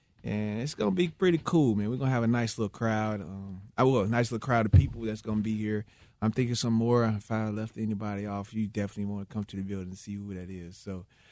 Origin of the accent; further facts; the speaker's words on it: Greenwood, South Carolina, United States; in my hometown, Greenwood, South